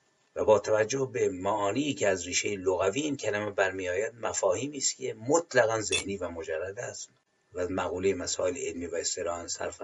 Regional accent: Iran; سوال من اینه به عنوان یک ایرانی

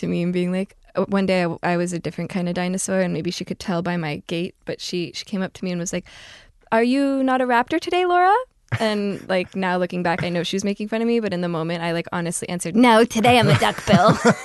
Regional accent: New Jersey, United States; New Jersey.

